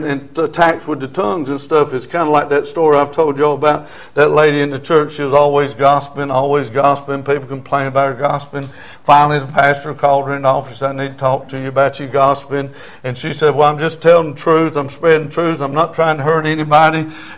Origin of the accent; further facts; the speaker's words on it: South Carolina, United States; I'm from South Carolina. I got to say this.